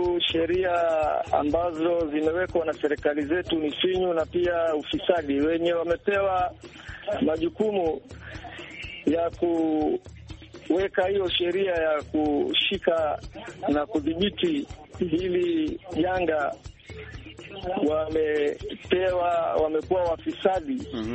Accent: Tana River County, Kenya; Mimi natoka sehemu za Kenya Coast, mahali naitwa Tana River.

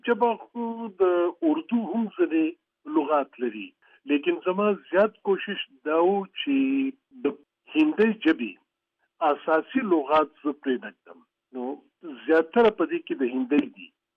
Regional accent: Barikot, Khyber Pakhtunkhwa, Pakistan; also born or lived in Swat; او څو وخت چې د پنځه شپږو میاشتو وم نو د سوات منګورې ته زموږ کډه راغله او زما شاوخوا د څلور پنځو کالو په عمر کې زموږ بیارانو تاریخي ښار بریکوټ ته نو ما خپل لومړني کلونه

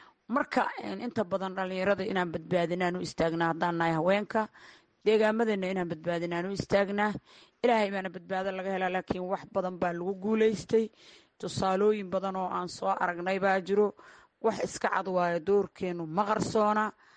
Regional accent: Galmudug, Somalia; Maya reer Buldaani reer Galmudug baynu nahay.

